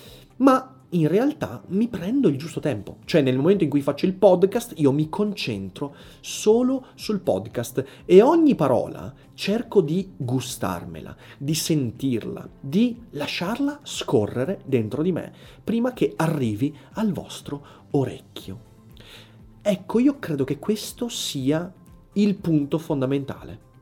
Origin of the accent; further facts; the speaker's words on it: Vicenza, Veneto, Italy; essere un polentone, come si suol dire qui dalle mie parti, non qui ad Enna, ma qui a Vicenza.